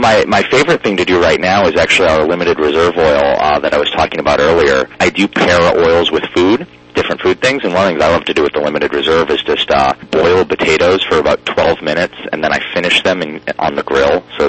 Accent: Wisconsin, United States; I'm actually from Wisconsin

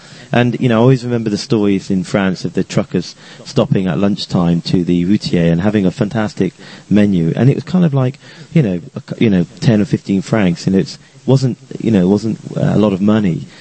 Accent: Exeter, South West England, United Kingdom; a hotel in Exeter, which is only half an hour, which is my hometown.

